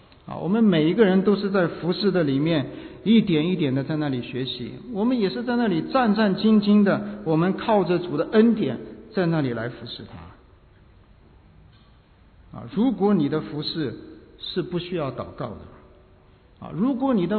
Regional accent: China

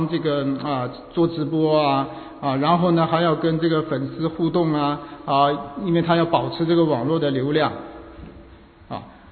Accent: China; 我想我们很多都是从国内过来的啊，我想我们很多，我们从小呢我们就受这个无神论的影响啊

